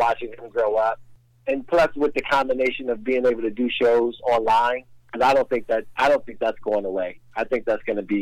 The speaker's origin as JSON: {"language": "English", "town": "Chicago", "region": "Illinois", "country": "United States", "tie": "born or raised there", "said": "Yeah, born and raised in Chicago."}